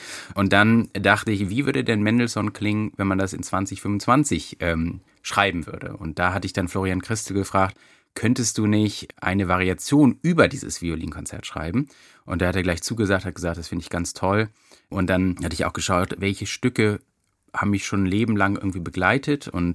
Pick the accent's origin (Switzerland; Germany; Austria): Germany; Hanover, Lower Saxony; weil ich bin in Hannover groß geworden und habe da auch immer wieder dieses Orchester gehört.